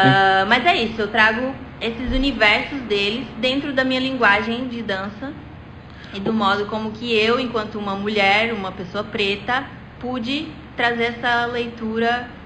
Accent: Brazil; eu não sou campo-formosense, né? Não sou baiana, inclusive, mas tenho toda uma trajetória e entro com respeito nesse lugar que não é meu, mas é também, porque sou brasileira

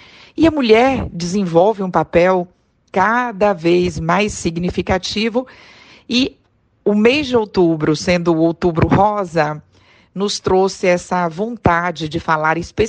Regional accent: Bahia, Brazil; o mundo é minha casa, mas eu sou baiana

